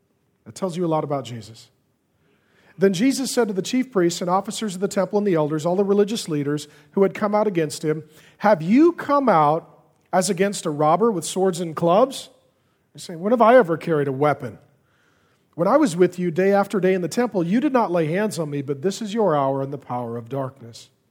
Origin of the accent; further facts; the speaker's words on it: Ireland; I'm Irish. We have intimacy issues.